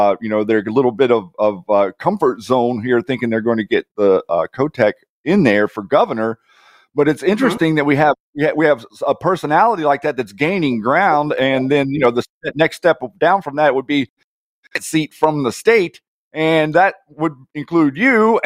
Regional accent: North Carolina, United States; moved away; I moved out to Oregon, and I came here from North Carolina, and it really is different.

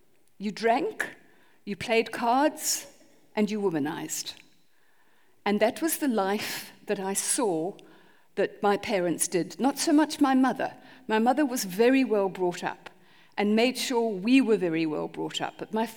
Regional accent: England, United Kingdom; I was born and brought up in England in a lovely, sweet English family.

